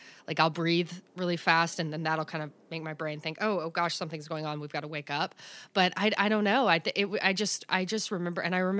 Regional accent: the South, United States; Well, people believe in hell, you know. I'm from the South.

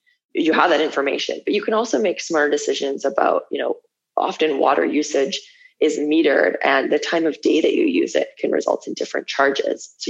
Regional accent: Manitoba, Canada; Where I grew up in Manitoba, in Canada, as soon as you go outside of Winnipeg, there's basically no cell connectivity. And there's farmlands for days and days and days across the prairies.

